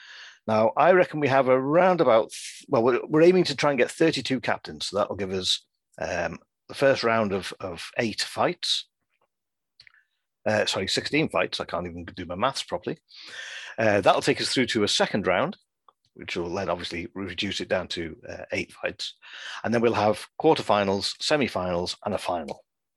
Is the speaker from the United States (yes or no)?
no; North West England, United Kingdom; I'm from the Wirral, just south of Liverpool.